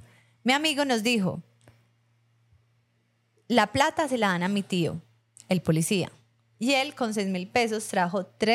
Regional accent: Barranquilla, Atlántico, Colombia; now in Israel; Vivimos en Israel, somos de Barranquilla y ahora andamos pegados a ustedes. En Israel, señor.

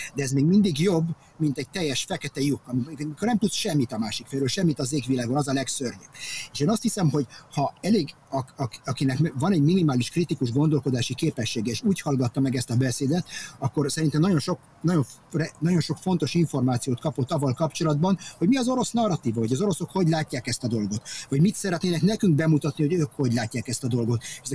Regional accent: Arad, Arad County, Romania; Tehát gyerekkoromban ott Romániában, ott Aradon volt egy hatalmas zavaróállomás

